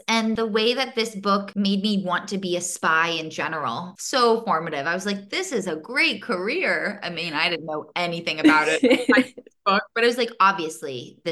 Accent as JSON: {"language": "English", "town": "Alexandria", "region": "Virginia", "country": "United States", "tie": "born or raised there", "said": "Alexandria, Virginia."}